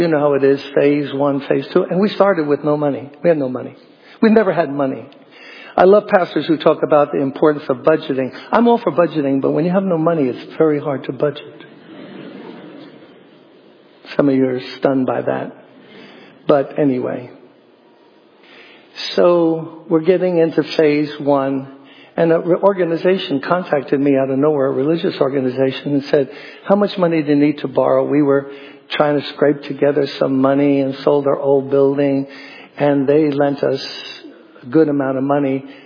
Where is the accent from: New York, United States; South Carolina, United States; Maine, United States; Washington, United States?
New York, United States; Brooklyn; I'm born and raised in Brooklyn. Okay? I don't know what Brooklyn we're all going to go back to.